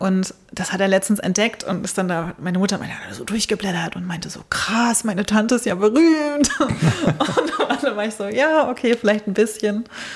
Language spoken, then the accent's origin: German; Northern Germany, Germany; sich nicht immer so als Norddeutsche, ne, sich nicht umwerfen lassen, wenn mal ein bisschen Wind aufkommt